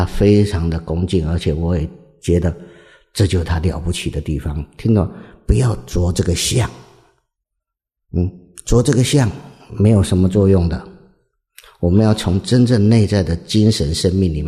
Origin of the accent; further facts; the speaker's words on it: Taiwan; 那我们台湾人是不是都是海岛长大的，从小其实就是闻惯了吃惯了